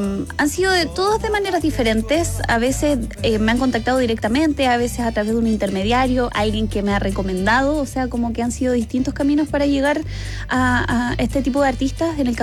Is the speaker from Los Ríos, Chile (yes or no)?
yes; Valdivia, Los Ríos, Chile; De Valdivia para el mundo, claro.